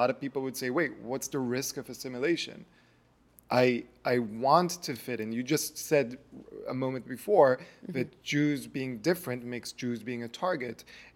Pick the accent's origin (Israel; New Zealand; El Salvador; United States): Israel; me being born and raised in Israel, like, I have very different experiences.